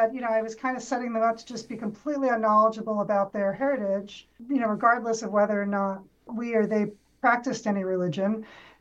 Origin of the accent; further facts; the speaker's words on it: Brooklyn, New York, United States; However, I grew up in Brooklyn, New York, where Judaism is a little bit in the water, in a neighborhood.